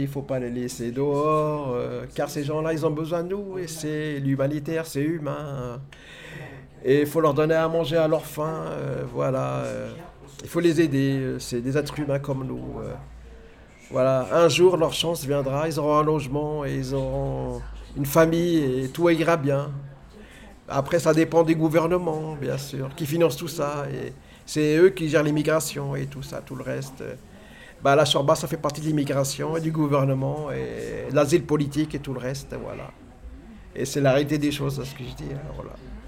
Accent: Nanterre, Île-de-France, France; Et je suis né à Nanterre en 1960. Et j'ai fait la primaire, la maternelle, la faculté.

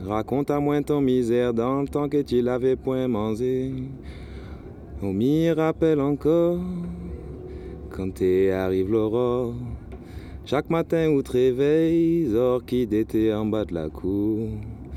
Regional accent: Marseille, Provence-Alpes-Côte d'Azur, France; Je viens de Marseille aussi, comme Jean. J'ai ma mère qui est de La Réunion, l'île de La Réunion.

